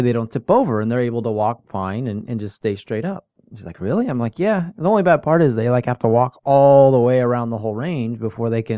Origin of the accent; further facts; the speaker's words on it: California, United States; now in Florida, United States; I grew up in California, and there's cows on the hills or mountains. Some people here probably call them mountains because we live in Florida now, and everything's flat.